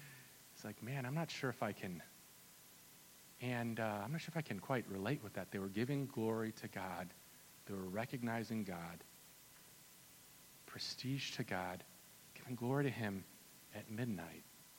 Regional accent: Minnesota, United States; I'm from Minnesota originally, just in case some of you guys don't know.

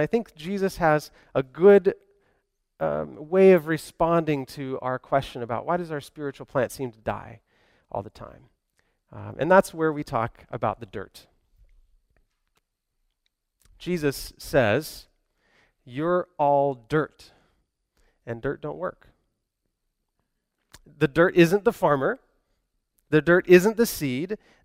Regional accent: Kentucky, United States; As I said, I'm from Kentucky.

